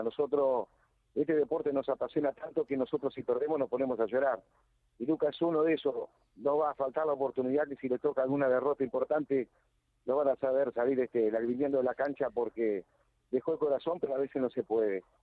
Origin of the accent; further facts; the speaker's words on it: Uruguay; Nosotros somos charrúa, sangre charrúa tenemos. Que eran los indígenas que vivían aquí en nuestro país, por eso nos dicen los charrúa a nosotros, ¿no?